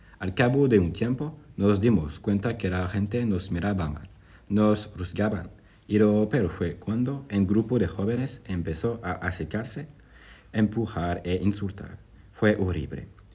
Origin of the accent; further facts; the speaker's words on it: Oaxaca, Mexico; born there; Es una cosa muy común y normal donde nací en el Istmo de Tehuantepec.